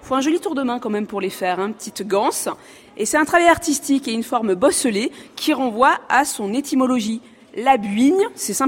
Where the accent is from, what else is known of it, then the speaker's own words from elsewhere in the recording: Provence-Alpes-Côte d'Azur, France; Alors moi quand même je suis provençale